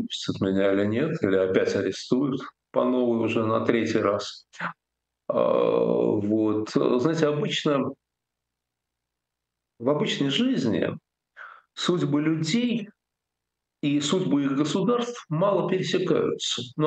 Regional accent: Russia; moved away; Этот день, когда я уезжал из России, с тех пор я дома не был. И, наверное, уже никогда не буду.

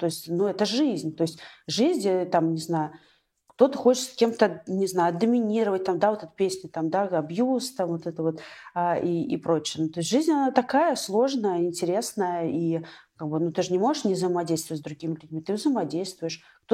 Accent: Moscow Oblast, Russia; Ну, в детстве. Я жила в Подмосковье все время. Подмосковье такое прекрасное место.

